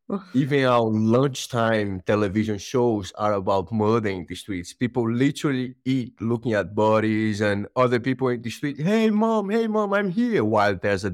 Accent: Fortaleza, Ceará, Brazil; I grew up in a city called Fortaleza in the northeast coast of Brazil. It's a beautiful city with lots of beaches.

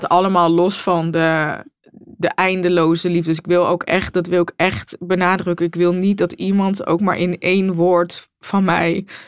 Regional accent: Deventer, Overijssel, Netherlands; ik kom oorspronkelijk uit Deventer en Finne ook.

